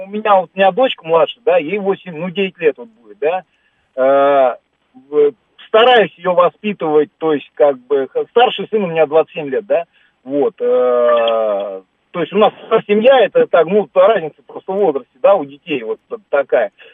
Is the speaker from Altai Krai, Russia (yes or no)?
no; Moscow, Russia; now in Moscow Oblast, Russia; я сам москвич, да, сейчас живу просто как бы в Подмосковье.